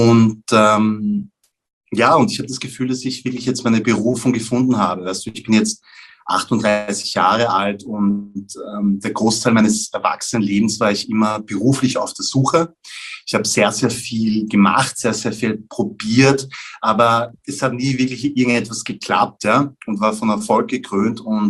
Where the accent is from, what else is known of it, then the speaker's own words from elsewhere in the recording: Vienna, Austria; ich bin in Wien geboren und aufgewachsen.